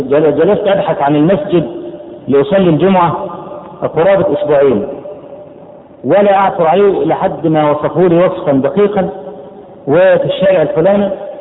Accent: Egypt; ان انا من مصر

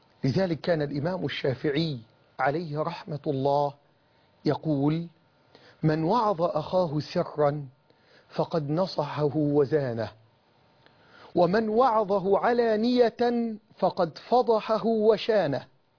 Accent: Sitamoni, Dakahlia, Egypt; ففقدت بلدتي الستاموني محافظة الدقهلية هذا الرجل

